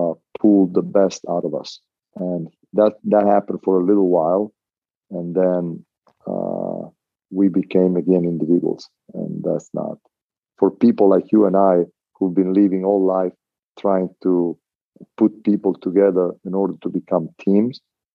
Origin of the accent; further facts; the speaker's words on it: Venice, Veneto, Italy; I grew up in Mestre and Venice. Mestre is the land part of Venice, not on the sea. Mm-hmm. Both small cities, a little bit like San Francisco and Oakland, let's say, they're separate from the bridge.